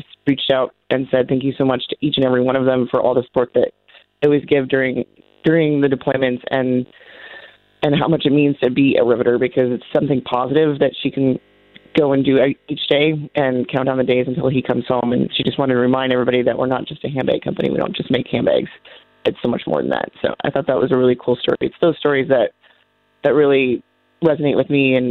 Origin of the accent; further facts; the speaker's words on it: Montana, United States; So I'm from Montana